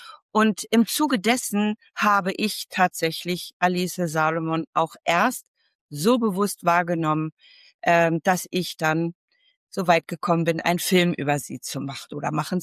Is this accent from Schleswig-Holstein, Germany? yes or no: yes; Lübeck, Schleswig-Holstein, Germany; Ich komme aus Lübeck, ich bin Sozialarbeiterin und Dozentin